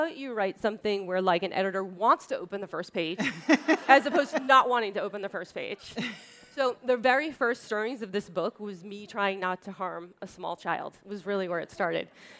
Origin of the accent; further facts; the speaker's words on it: Massachusetts, United States; I grew up 12 miles outside of Boston in a triple-decker, middle apartment. We always had family living with us.